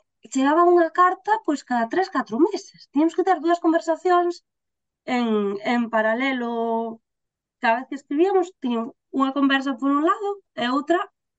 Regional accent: Ferrol, Galicia, Spain; Imagínate, que eu son de Ferrol, eh?

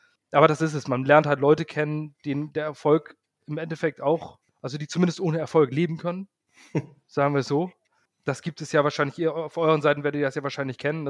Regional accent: Ratzeburg, Schleswig-Holstein, Germany; Ja, man hört's, ich komme aus dem Norden, also noch weiter oben, aus Ratzeburg, in der Nähe von Hamburg, Schleswig-Holstein.

